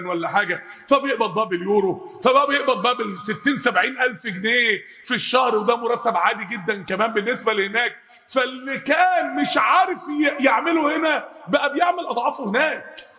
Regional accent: Mansoura, Dakahlia, Egypt; مكان يعني مهم قوي عندنا في المنصوره

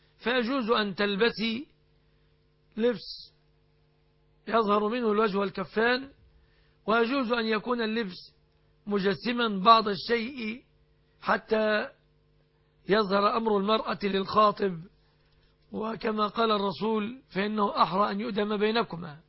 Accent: Egypt; بلادنا مصر

